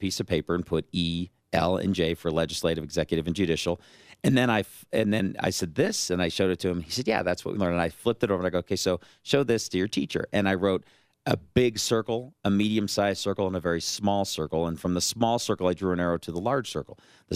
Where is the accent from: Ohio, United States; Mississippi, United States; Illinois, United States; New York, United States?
Illinois, United States; Chicago; I tell in the article a story about what I was raised on in the Chicago area.